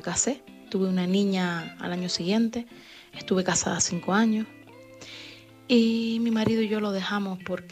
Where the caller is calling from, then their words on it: Las Palmas, Canary Islands, Spain; soy de Las Palmas … ahora tengo 38 años